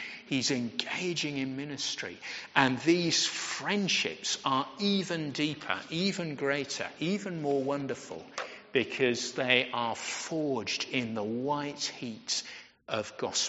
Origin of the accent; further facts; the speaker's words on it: Yorkshire and the Humber, United Kingdom; It might have picked up that I'm from Yorkshire, and so it gives me sort of special interest stories.